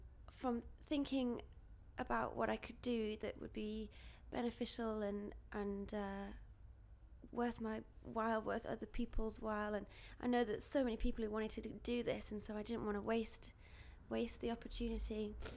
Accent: Yorkshire and the Humber, United Kingdom; born there; now in London, United Kingdom; I'm 22 and I was born in North Yorkshire and I now live sort of near London Bridge.

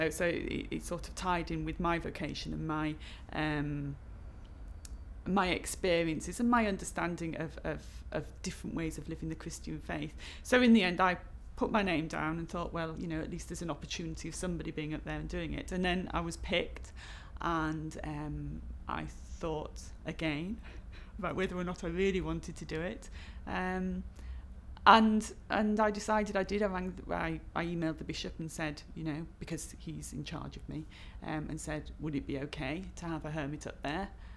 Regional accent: East Midlands, United Kingdom; I'm 46 years old and I'm from Lincolnshire.

